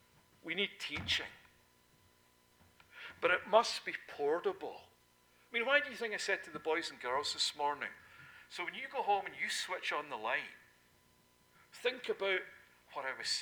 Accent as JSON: {"language": "English", "region": "Scotland", "country": "United Kingdom", "tie": "born or raised there", "said": "I remember growing up in Scotland, and often at the end of a service I would hear the old ladies, the old caiachs as we would call them."}